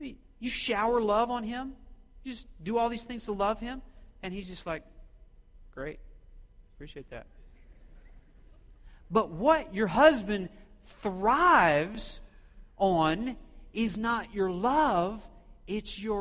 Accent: Oklahoma, United States; I grew up in Oklahoma. We start young out there.

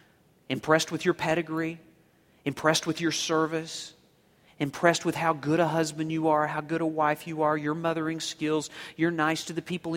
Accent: the South, United States; I grew up in the South. Can you tell?

